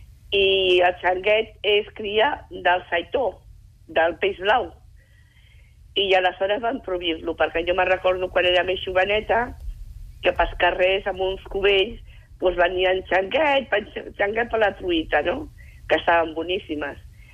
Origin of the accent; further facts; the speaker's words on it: Barcelona, Catalonia, Spain; que jo era filla de la Barceloneta